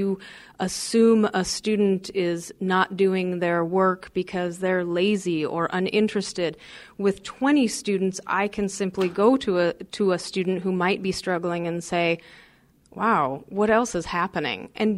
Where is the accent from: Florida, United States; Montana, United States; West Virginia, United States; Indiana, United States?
Montana, United States; Helena; also born or lived in Missoula; I actually grew up in Helena, Montana. I was born in Missoula, raised in Helena, and my parents are both realtors.